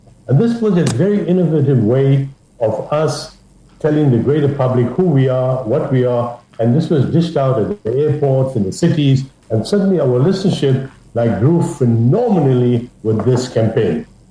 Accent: South Africa; They forgot that I am not Jewish, I'm South African, Muslim, all that kind of stuff.

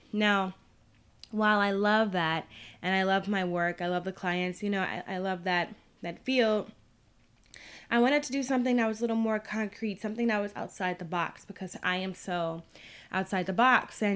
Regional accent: Chicago, Illinois, United States; Born and raised in Chicago, Illinois. I earned my bachelor's from Northern Illinois University.

